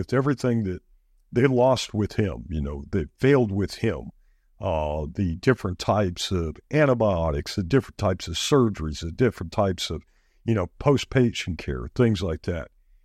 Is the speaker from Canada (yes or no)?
no; Guam; because growing up on Guam and being overseas, you know, they don't have a lot of aggregate out there, so they use coral.